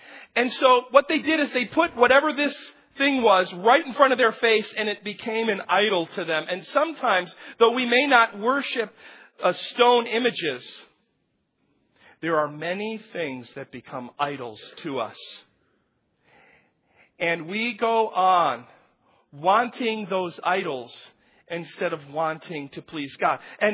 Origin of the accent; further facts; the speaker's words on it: United States; now in Spain; you know, I'm an American. And the first thing I do when I get to Spain is, I want my stuff.